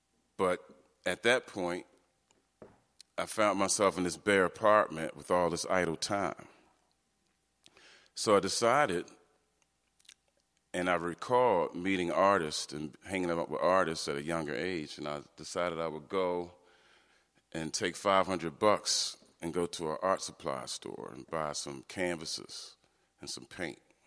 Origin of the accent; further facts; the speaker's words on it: Baltimore, Maryland, United States; I grew up in Baltimore, as noted, and I grew up in the Northwest Side, first in Park Heights, then Liberty Heights, and so forth.